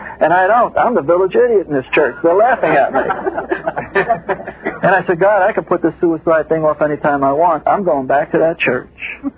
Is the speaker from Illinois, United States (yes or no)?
no; New York, United States; And when he saw me and heard my accent, he knew I was from New York